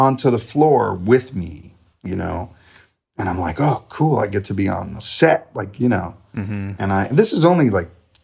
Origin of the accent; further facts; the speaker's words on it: New York, United States; I grew up in Queens, but I'm a Yankees fan